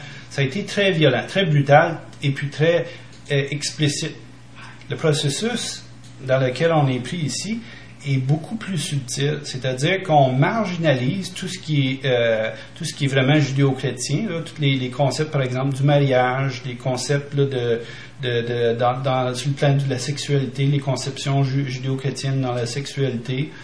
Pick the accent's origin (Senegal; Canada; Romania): Canada; Quebec; accent: Quebec; Moi, j'ai été élevé dans les milieux anglophones, donc ça fait un accent un peu bâtard, un peu mélangé. J'ai un peu de résidus d'influence anglophone, et puis peut-être que les gens en Europe là, vont peut-être pas voir, ils vont juste trouver que j'ai un accent québécois